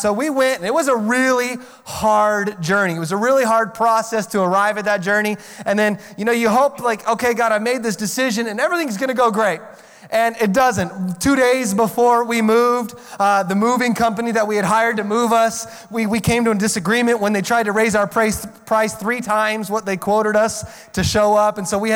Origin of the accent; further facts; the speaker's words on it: Oregon, United States; So I come from Central Oregon.